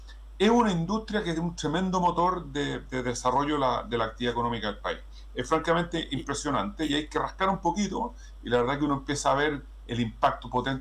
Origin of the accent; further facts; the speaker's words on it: Chile; lo digo como chileno.